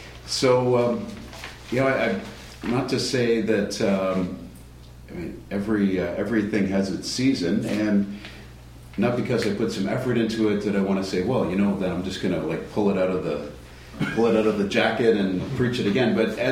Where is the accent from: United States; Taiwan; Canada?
Canada; Oakville, Ontario; let's start by reflecting back to my growing up in Oakville, Ontario, suburb of Toronto, from where I moved in 94 to attend